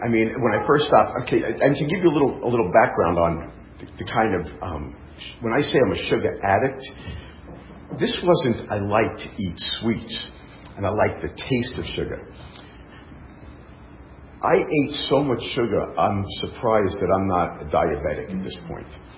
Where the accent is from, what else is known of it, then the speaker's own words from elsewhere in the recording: New York, United States; now in California, United States; I obviously am not a native Californian, although I do claim to be so. I came out here in 1982. I left New York in the middle of the night, took a road trip. 6 months later, I wound up in California.